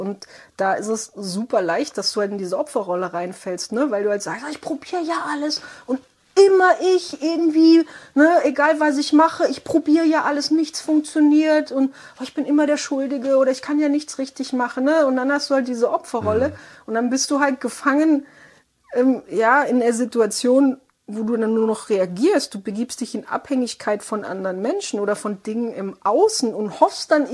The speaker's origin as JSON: {"language": "German", "region": "Baden-Württemberg", "country": "Germany", "said": "ich komme aus dem Südwesten, Schwabenland, das gelobte Land, Grüße nach Hause."}